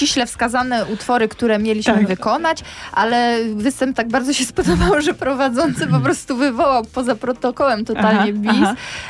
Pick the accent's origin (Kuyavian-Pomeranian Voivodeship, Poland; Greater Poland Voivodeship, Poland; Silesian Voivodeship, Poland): Silesian Voivodeship, Poland; Rybnik; A jeżeli chodzi o granie u siebie na Śląsku, a jeszcze ściślej na przykład w samym Rybniku